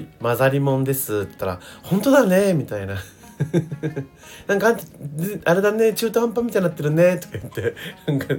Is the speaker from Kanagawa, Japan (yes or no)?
no; Ehime, Japan; now in Kagawa, Japan; 自分は香川県に住んでいます。生まれと育ちは愛媛県です。